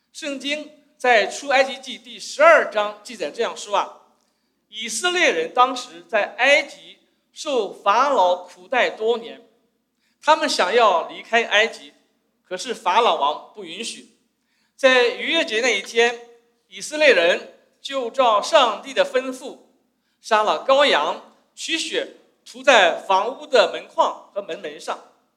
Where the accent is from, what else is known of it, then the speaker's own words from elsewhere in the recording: China; 我们中国人在过年的时候啊，大家都喜欢说一些祝福的话。